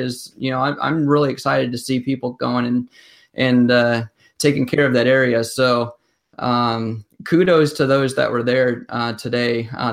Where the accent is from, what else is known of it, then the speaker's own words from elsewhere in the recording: Tennessee, United States; from Tennessee, and we already found it.